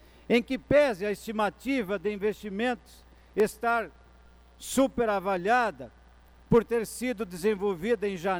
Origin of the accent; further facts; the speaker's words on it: Santa Catarina, Brazil; Venho do oeste de Santa Catarina